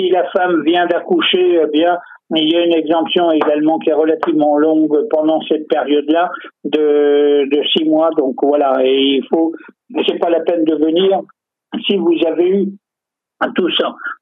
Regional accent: France; comme chez nous en France

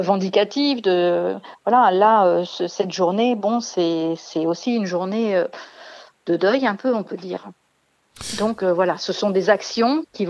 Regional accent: France; trois fois, quatre fois moins presque que chez nous en France

